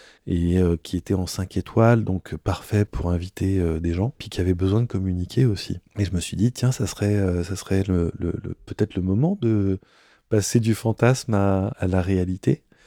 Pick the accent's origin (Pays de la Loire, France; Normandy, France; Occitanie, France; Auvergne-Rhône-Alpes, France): Auvergne-Rhône-Alpes, France; Bourg-Saint-Maurice; Je suis né et j'ai grandi à Bourg-Saint-Maurice, qui est la commune sur laquelle se trouve la station de ski des Arcs. Donc les Arcs, c'est un peu mon fief.